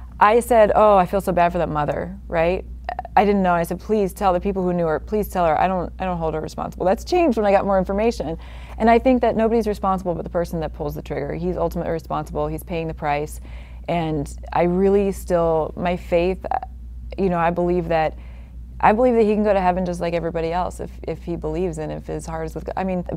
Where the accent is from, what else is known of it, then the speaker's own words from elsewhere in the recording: Oregon, United States; No, I grew up in Oregon.